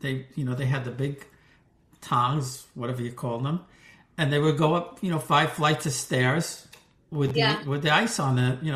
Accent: New York, United States; Yeah, and I still remember growing up in New York when we still had the fruit and vegetable man.

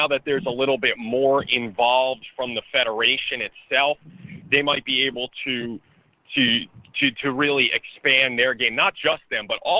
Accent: New Jersey, United States; It's the same size as the town that I grew up in New Jersey, which is mind-blowing to me

